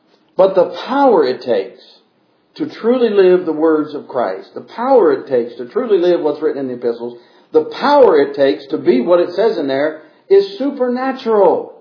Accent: Missouri, United States; born there; I was born in Missouri, and my mother said, that's the right place for you to be born, the show me state.

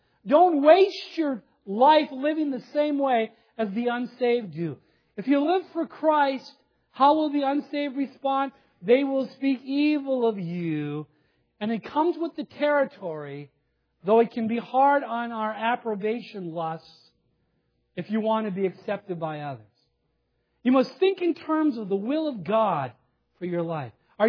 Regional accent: Minnesota, United States; As a young person growing up on the Iron Range, that could have been my life verse.

